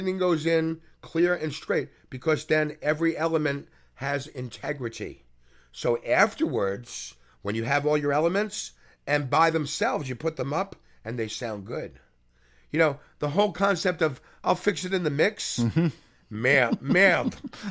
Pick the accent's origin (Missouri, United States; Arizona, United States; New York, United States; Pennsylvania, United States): New York, United States; Flushing; I was from Flushing.